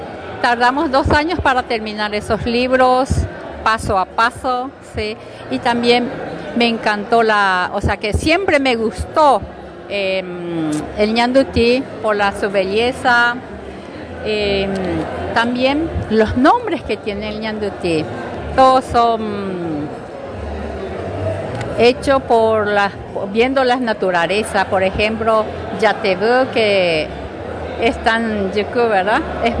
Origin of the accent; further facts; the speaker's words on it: Paraguay; yo nacida en Paraguay, soy paraguaya, y bueno, yo me casé con un japonés, y cuando salí de Paraguay